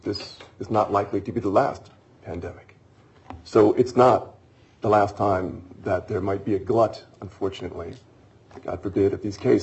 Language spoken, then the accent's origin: English; Delaware, United States; I'm from Delaware. DuPont had one forever.